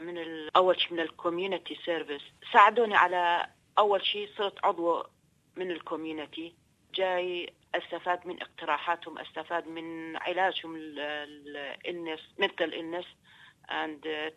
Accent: Iraq; أنا من العراق.

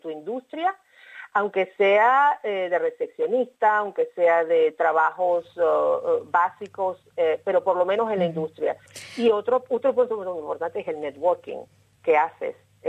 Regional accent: Venezuela; now in Australia; te comentaría mi caso como migrante venezolana. Nosotros en Venezuela acostumbramos mucho el uso de la fotografía

